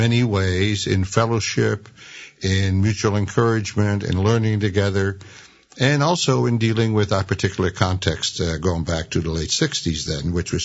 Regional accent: Canada; moved away as an adult; I came originally from Canada and came to Grand Rapids to study for the ministry.

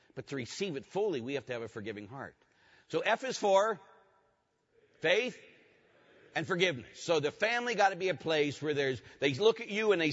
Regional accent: Pittsburgh, Pennsylvania, United States; as I was growing up in Pittsburgh

